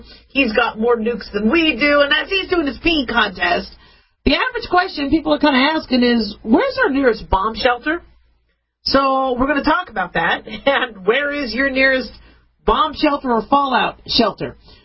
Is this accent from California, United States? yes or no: yes; California, United States; born there; I was born in California, so it's very, very hard to still not have a toe in or a foot in because it's beautiful. Home is home.